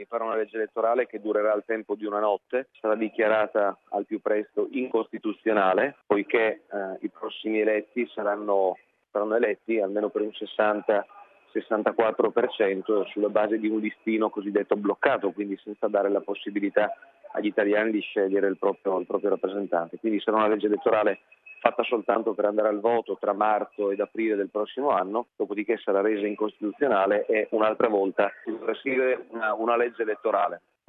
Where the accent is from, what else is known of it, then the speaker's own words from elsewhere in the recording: Friuli-Venezia Giulia, Italy; al Friuli Venezia Giulia, la regione dalla quale io provengo, in provincia di Udine